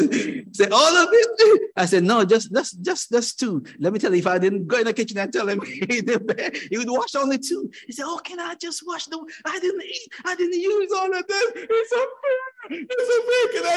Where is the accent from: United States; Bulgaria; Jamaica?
Jamaica; I grew up in Jamaica